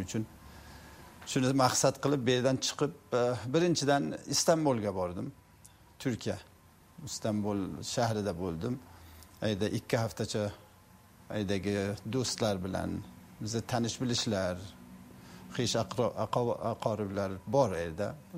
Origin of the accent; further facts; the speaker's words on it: Afghanistan; born there; Hisob bizni ikkinchi vatan degandek, bizni tug'ilgan joyimiz Afg'oniston albatta.